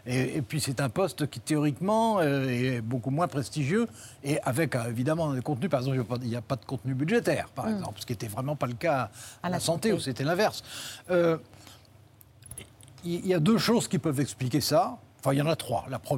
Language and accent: French; France; non on est français.